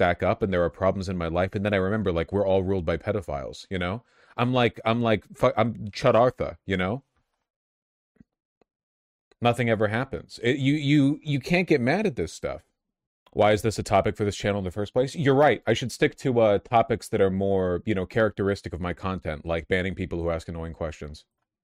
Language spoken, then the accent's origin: English; Hollywood, California, United States; like I grew up in Hollywood, so I mean, I know a decent amount.